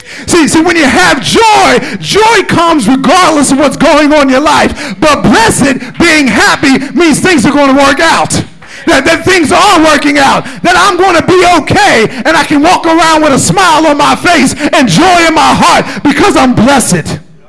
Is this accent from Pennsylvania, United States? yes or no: yes; Pennsylvania, United States; born there; See, I was born in Tasker Projects.